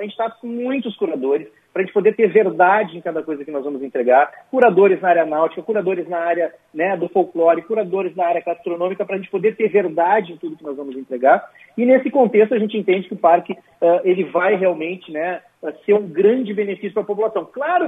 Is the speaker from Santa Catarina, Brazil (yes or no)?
no; Porto Alegre, Rio Grande do Sul, Brazil; Eu, pessoalmente, sou gaúcho de Porto Alegre, apesar da minha mãe ter nascido na Estância, né, em Boa Vista, na Boa Vista do Cadeado, em Cruz Alta.